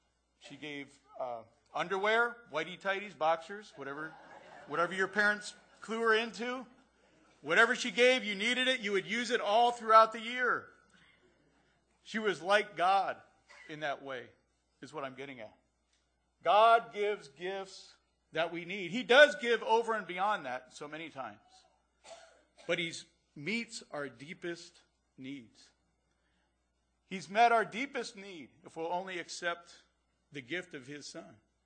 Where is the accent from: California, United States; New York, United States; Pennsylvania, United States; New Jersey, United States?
Pennsylvania, United States; My grandmother, when we were young, growing up in Pennsylvania, rural Pennsylvania, so funny.